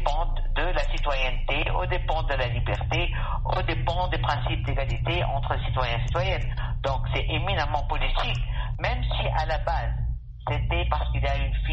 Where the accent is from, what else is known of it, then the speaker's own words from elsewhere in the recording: Tunisia; Nous sommes des Tunisiennes, des Tunisiens très solidaires avec...